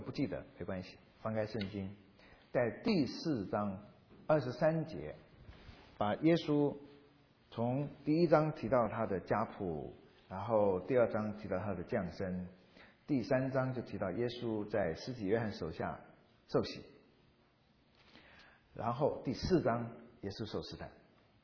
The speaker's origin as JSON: {"language": "Chinese", "country": "China", "said": "有些人是我们中国人的古画叫做工笔画"}